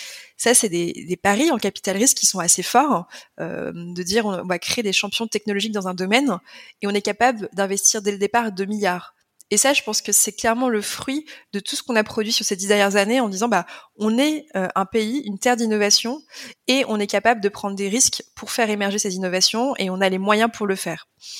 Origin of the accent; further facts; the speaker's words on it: France; On a une place à prendre en tant que Français, mais en tant qu'Européen.